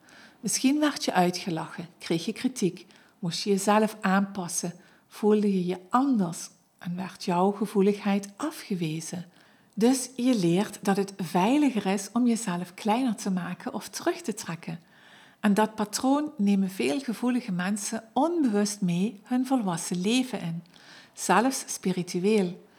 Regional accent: Limburg, Netherlands; accent: Limburgish; Ik bleef het maar uitstellen omdat ik bang was om af te worden gerekend op mijn Limburgse accent.

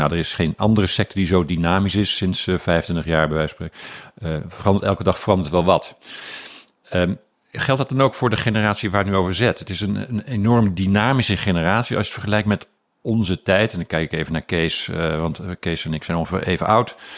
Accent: Delft, South Holland, Netherlands; Zeg ik dan als Delftenaar.

